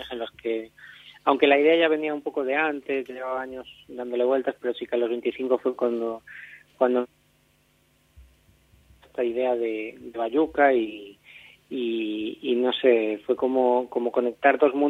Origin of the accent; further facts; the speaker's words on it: Catoira, Galicia, Spain; born there; Pues yo nací en Catoira, en el 90